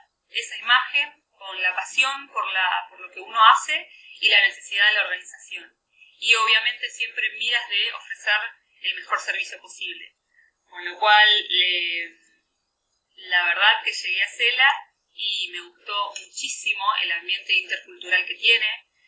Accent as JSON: {"language": "Spanish", "region": "Buenos Aires", "country": "Argentina", "said": "yo soy argentina, soy de Buenos Aires"}